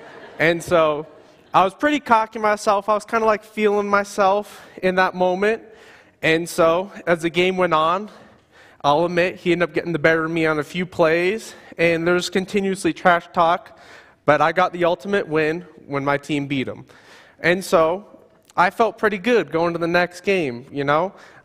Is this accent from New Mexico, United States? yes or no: no; Boston, Massachusetts, United States; Growing up in Boston, my dad was a huge Larry Bird fan